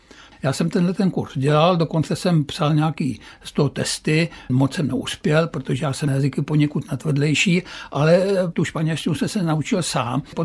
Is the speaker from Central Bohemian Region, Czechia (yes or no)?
yes; Skryje, Central Bohemian Region, Czechia; born there; já jsem se narodil ve Skrých, což je notoricky známá lokalita pro geology